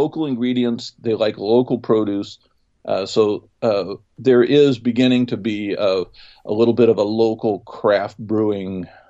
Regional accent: United States; No, I'm not Swiss. I'm American.

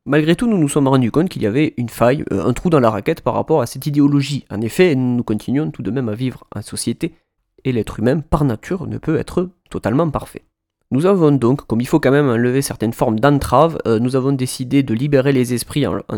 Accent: Albi, Occitanie, France; je suis d'Albi

